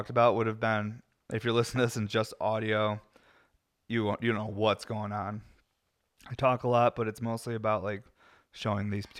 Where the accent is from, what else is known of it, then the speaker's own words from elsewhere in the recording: Syracuse, New York, United States; now in Colorado, United States; But I'm from upstate New York. I'm from Syracuse, New York, where it's always gray. So moving to Colorado has totally changed for me